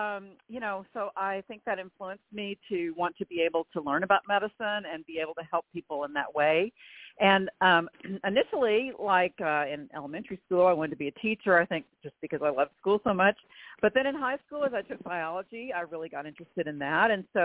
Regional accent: Fort Worth, Texas, United States; I grew up in Fort Worth, but we lived on the edge of town. And my parents had been in farming and ranching before my dad took an urban job.

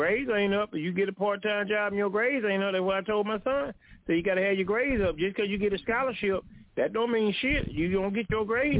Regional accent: California, United States; Me and 86's friends we grew up with in California

